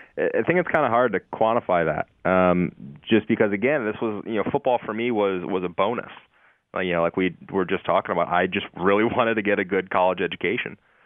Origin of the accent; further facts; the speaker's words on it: Midwest, United States; also born or lived in West Coast / South; I've lived on the West Coast. I grew up in the Midwest. I lived in the South for a long time.